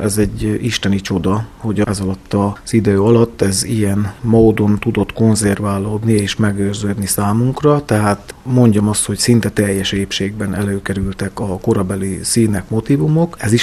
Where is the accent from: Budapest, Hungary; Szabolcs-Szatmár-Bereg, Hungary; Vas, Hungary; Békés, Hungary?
Szabolcs-Szatmár-Bereg, Hungary; Vámosoroszi; És én ugye Vámosorosziban születtem, illetve nőttem fel